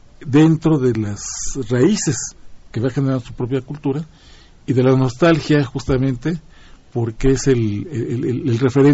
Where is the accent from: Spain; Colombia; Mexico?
Mexico; como buen mexicano, no puedo negar mi afición por el gusto por el tequila